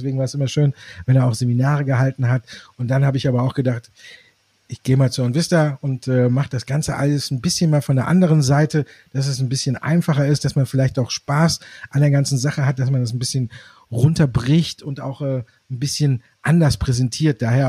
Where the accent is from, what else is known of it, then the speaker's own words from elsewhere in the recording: Düsseldorf, North Rhine-Westphalia, Germany; born there; also born or lived in Bavaria; bin wieder zurück in die Heimat. Als geborener Düsseldorfer war ich ja lange Zeit dann im Asylbereich quasi in Bayern unterwegs und dann bin ich wieder zurückgekommen